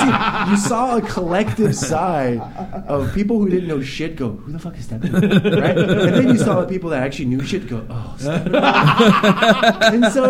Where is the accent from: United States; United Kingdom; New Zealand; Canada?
Canada; I'm a Canadian, too.